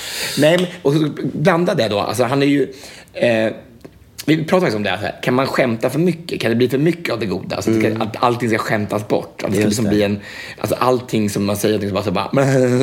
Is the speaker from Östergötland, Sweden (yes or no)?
no; Alingsås, Västra Götaland County, Sweden; Så jag måste liksom, jag kommer från Alingsås.